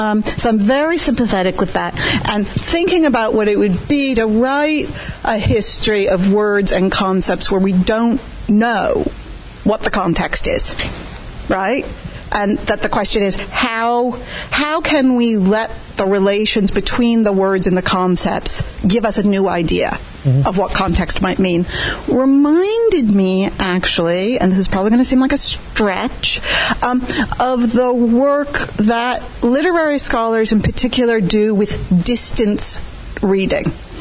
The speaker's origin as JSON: {"language": "English", "region": "Indiana", "country": "United States", "said": "from Indiana"}